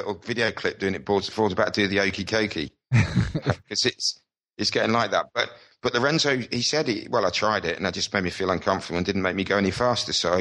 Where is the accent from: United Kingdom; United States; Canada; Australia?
United Kingdom; as a Brit, obviously, I'd love to see Cal on a factory bike.